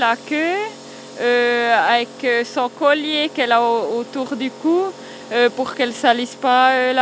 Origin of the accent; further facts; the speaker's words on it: Pré-des-Rires, Bern, Switzerland; puis je viens du Pré-des-Rires. C'est entre Moutiers et Bellelay.